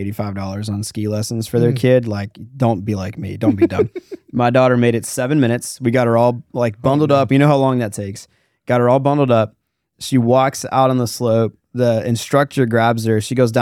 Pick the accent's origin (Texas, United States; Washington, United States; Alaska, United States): Alaska, United States; I grew up in Alaska.